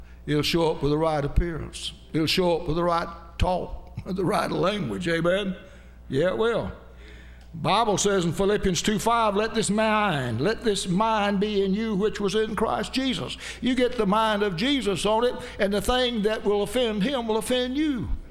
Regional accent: Haines City, Florida, United States; Lord, that's my hometown. Nobody's gonna respect me as a preacher there. They know me too good. They know what I did in high school. They know that I still got a record down at City Hall from running red lights and drag racing and you name it. Lord, I can't go back to Haines City and preach.

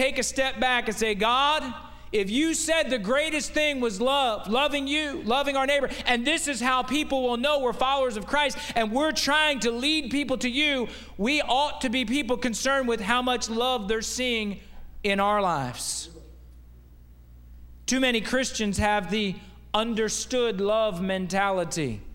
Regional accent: the North, United States; I come from the North. Some of you also. How many of you are Yankees and you came down here?

